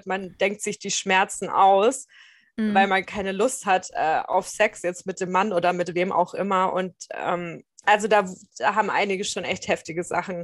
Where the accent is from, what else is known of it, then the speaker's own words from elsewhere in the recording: Würzburg, Bavaria, Germany; also born or lived in Stuttgart; ich wohne mittlerweile wieder in meiner Heimatstadt in Würzburg, war aber 7 Jahre in Stuttgart